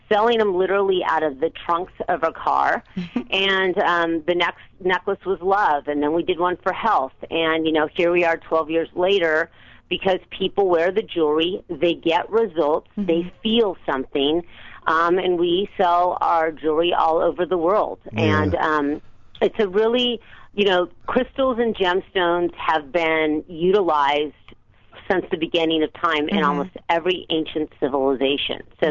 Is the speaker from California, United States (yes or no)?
yes; Manhattan Beach, California, United States; We grew up in California in the South Bay, Manhattan Beach, and we've been best friends since first grade.